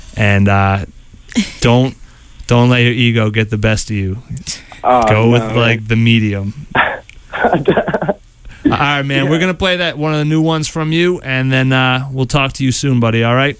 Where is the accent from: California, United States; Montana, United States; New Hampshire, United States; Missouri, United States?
New Hampshire, United States; Hey, us Granite Staters, we travel well.